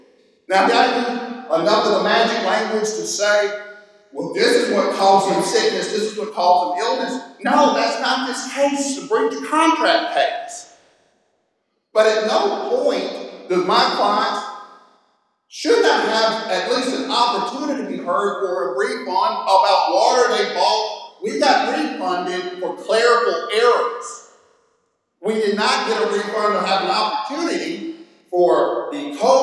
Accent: Greenville, Mississippi, United States; I grew up in Greenville, Mississippi. I grew up with brown water.

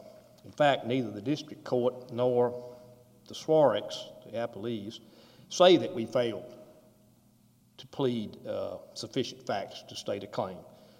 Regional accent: Vicksburg, Mississippi, United States; Good morning. … from Vicksburg, Mississippi.

